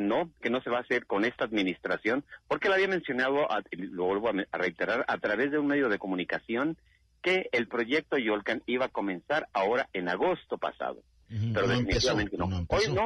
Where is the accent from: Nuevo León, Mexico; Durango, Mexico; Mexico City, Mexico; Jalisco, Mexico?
Jalisco, Mexico; Tonalá; todos los que vivimos aquí en Tonalá, los que somos de Tonalá